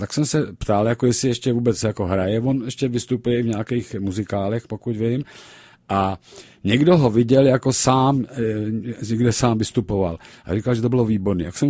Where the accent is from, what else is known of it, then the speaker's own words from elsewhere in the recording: Prague, Czechia; born there; narodil jsem se na Žižkově a taky jsem jako lítal po venku